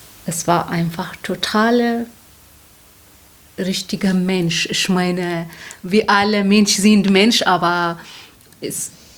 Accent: Eritrea; German is a second language; now in Heidelberg, Germany; Ich komme aus Eritrea.

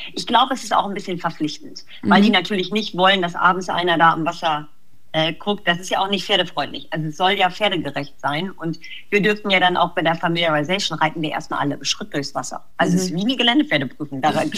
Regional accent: Hamburg, Germany; Also jetzt als Hamburger Dian

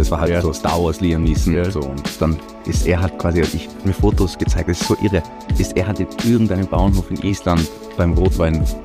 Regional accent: Iceland; German is a second language; ich komme aus Island und ich kenne die deutschen Titel nicht

